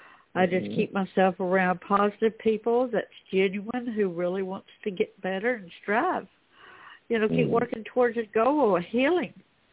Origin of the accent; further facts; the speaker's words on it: the South, United States; born there; like I was born in the South, right?